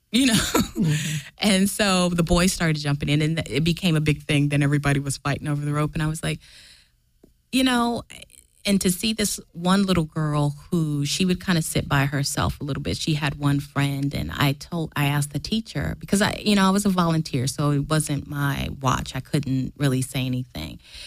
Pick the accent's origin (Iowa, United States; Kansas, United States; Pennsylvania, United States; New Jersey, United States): Kansas, United States; I'm from Kansas. I grew up where you go outside, you play all day